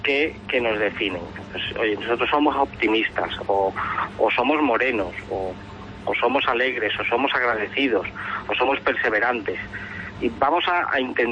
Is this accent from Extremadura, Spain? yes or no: yes; Badajoz, Extremadura, Spain; hacerlo allí en Badajoz, que es mi tierra y que la quiero mucho y que la tengo muy presente